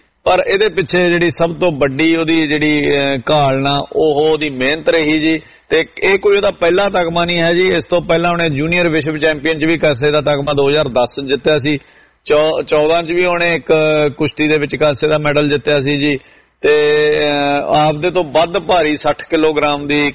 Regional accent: Haryana, India; ਪਰ ਮੈਂ ਹਰਿਆਣੇ ਤੋਂ ਬਿਲੋਂਗ ਕਰਦਾ

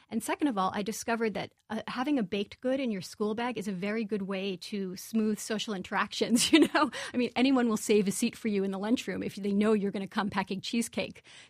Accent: Brooklyn, New York, United States; It's very American. My book is completely American. I grew up in Brooklyn.

